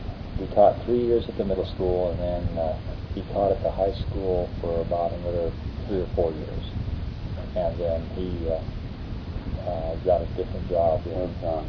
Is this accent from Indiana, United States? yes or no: no; Lead, South Dakota, United States; also born or lived in Deadwood; I was born in Deadwood, South Dakota, and raised in Lead, about 3 miles up the hill from Deadwood, in a gold mining town where the Homestead Gold Mine is.